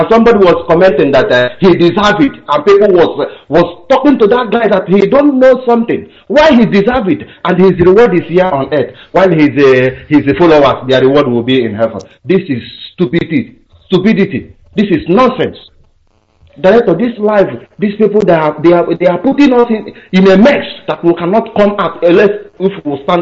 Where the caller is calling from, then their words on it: Istanbul, Turkey; I'm calling from Istanbul, Turkey.